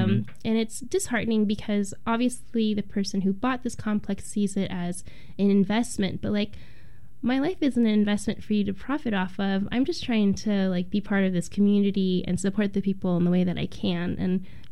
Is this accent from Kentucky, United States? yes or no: no; California, United States; And the thing is, I'm from California, so I don't want to be part of the problem.